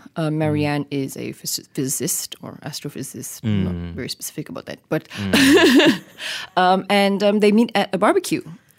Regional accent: Malaysia; as a Malaysian Chinese, I'm quite tall.

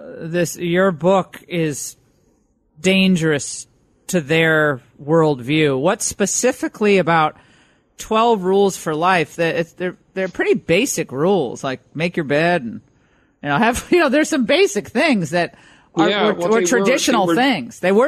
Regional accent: Connecticut, United States; I mean, I still call my neighbors growing up in Connecticut, I still say, Mrs. Johnson and Mr. Kosmeski

